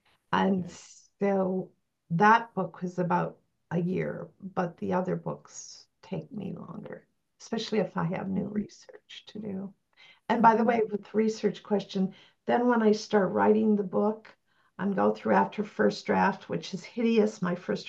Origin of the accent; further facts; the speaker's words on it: Pickford, Michigan, United States; because I grew up in Pickford, a farming community, and we came in from outside when I was 4 and a half, 5